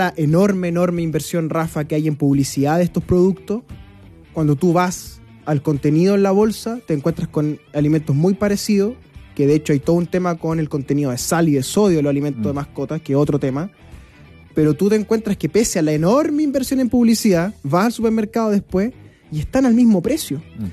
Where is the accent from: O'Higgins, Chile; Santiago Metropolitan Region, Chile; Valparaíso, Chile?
Santiago Metropolitan Region, Chile; Melipilla; Crecí en el campo, en Melipilla, entonces los animales para mí han sido una compañía toda la vida.